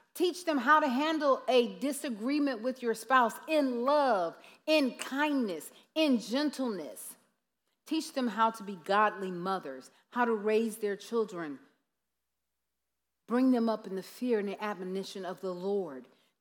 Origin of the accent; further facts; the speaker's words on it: the South, United States; See, I'm from the South.